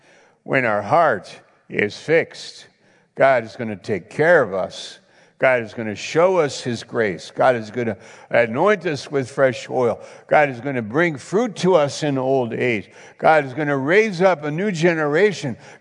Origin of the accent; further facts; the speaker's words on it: New York, United States; I'm from New York, but I'm up in some little town, you know, trailer park up in Maine.